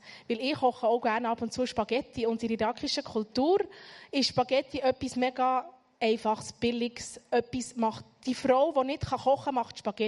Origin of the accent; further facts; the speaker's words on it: Interlaken, Bern, Switzerland; ich bin in RMK in Interlaken aufgewachsen und bin dort in die Kirche gegangen